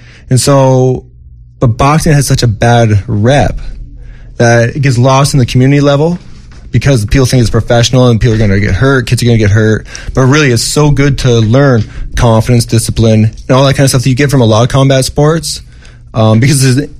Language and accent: English; Canada; So I grew up in Canada, where it's more amateur based than it is professional based.